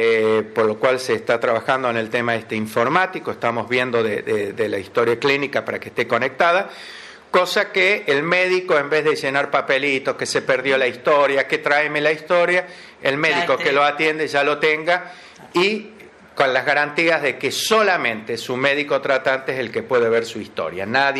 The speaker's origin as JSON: {"language": "Spanish", "country": "Argentina", "said": "Lamentablemente somos argentinos y las cosas no es soplar."}